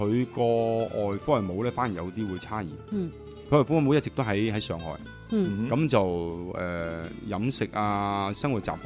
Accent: Guangdong, China; 就好似我廣東人咁樣嘅。廣東人咧坐埋一齊咧，就你講其他嘢唔理你，我哋只講廣東話。

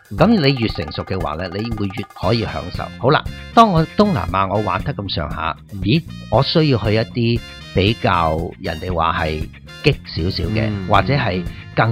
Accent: Hong Kong; 因为我哋身为一个香港人咧

